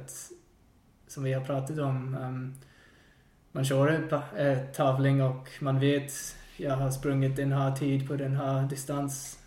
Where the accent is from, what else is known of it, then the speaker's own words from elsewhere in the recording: New Zealand; now in Sweden; Det är svårt att bo så långt från min hemstad, eller hemland.